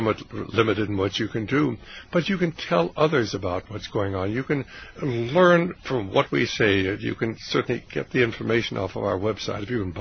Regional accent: United States; Well, first of all, I'm one American citizen.

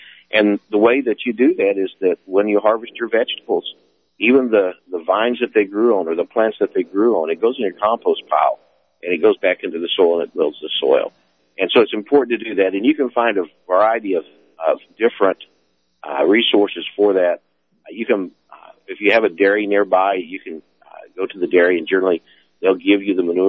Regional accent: Oklahoma, United States; I was born and raised around Oklahoma.

